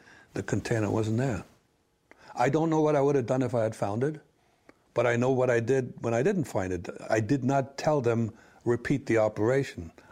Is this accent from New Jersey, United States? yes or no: yes; Orange, New Jersey, United States; born there; I'm originally from New Jersey. I was born in Orange. That's it. American.